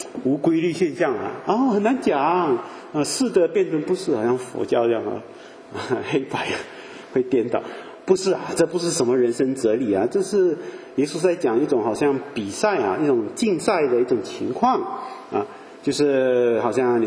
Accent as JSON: {"language": "Chinese", "country": "Malaysia", "tie": "born or raised there", "said": "我们马来西亚，当然我们马来西亚人很好玩的啦，不过我长大的地方啊，以前是小镇啊，现在回去哇大城市哈"}